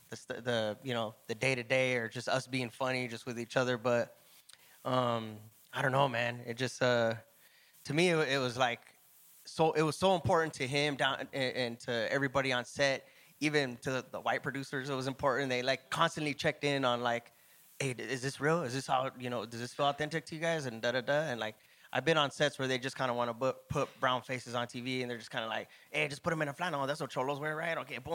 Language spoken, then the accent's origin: English; Los Angeles, California, United States; born there; I was born in Los Angeles also, but in the Valley area.